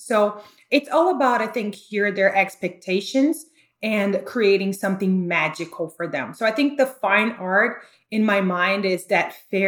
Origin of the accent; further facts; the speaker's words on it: Brazil; moved away as an adult; now in United States; I'm from Brazil, so I moved to the US and had to, you know, just jump in jobs to make money and then decided to go to college.